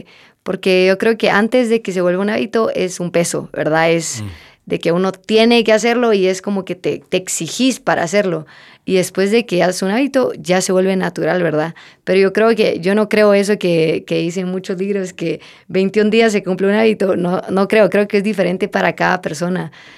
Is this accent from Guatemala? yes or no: yes; Guatemala; esos somos los guatemaltecos, pues podemos llegar a lugares a donde no nos imaginamos